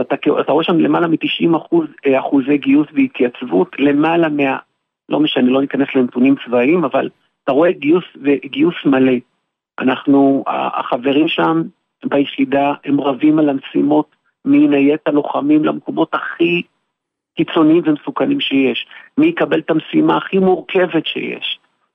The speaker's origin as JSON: {"language": "Hebrew", "town": "Sderot", "region": "Southern District", "country": "Israel", "tie": "born or raised there", "lives_now": "Ra'anana, Israel", "said": "אנחנו מרעננה, ואני במקור מסדרות, גדלתי שם כל עד גיל 20 ועד גיל 20"}